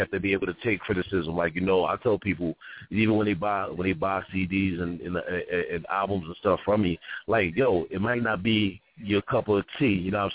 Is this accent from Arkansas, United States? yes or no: no; Philadelphia, Pennsylvania, United States; I'm originally from Philly. I'm back in Philly as we speak.